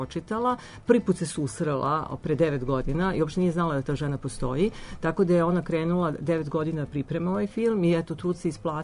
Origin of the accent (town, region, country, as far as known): Serbia